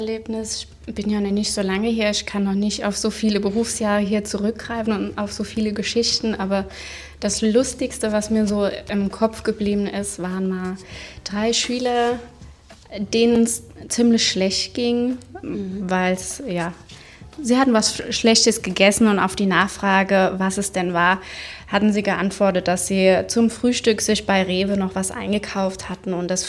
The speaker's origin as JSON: {"language": "German", "town": "Pfaffen-Schwabenheim", "region": "Rhineland-Palatinate", "country": "Germany", "said": "Und genau, ich komme aus Pfaffenschwabenheim."}